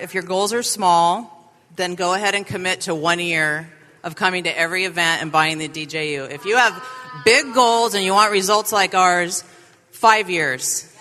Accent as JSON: {"language": "English", "region": "California", "country": "United States", "said": "we're from Southern California."}